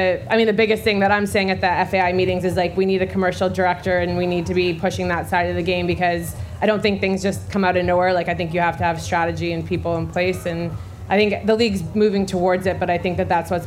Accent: Canada; I'm from Canada, you know, originally

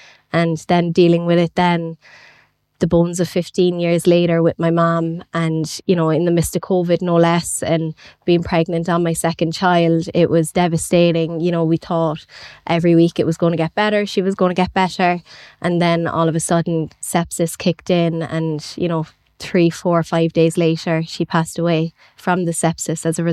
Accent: Cork, Munster, Ireland; So I grew up in Cork City in Blackpool.

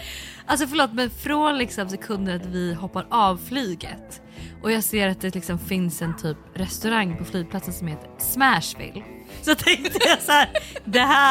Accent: Sweden; Ingen har träffat alltså en tjej från Sverige förut.

